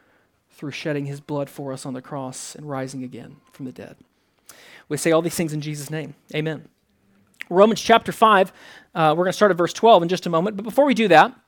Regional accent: United States; my average interactions as an American, not with you guys, but just out there with people I don't know

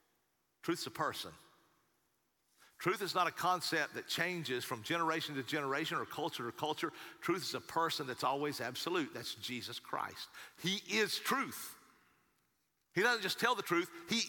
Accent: Appalachia, United States; I grew up in Appalachian Mountains where it was readily available and where, you know, that's just, you know, the culture.

